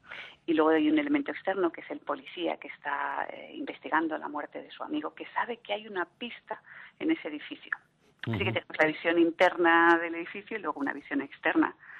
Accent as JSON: {"language": "Spanish", "town": "Madrid", "region": "Community of Madrid", "country": "Spain", "said": "yo, como soy alguien de Madrid y veo Barcelona con una cierta perspectiva"}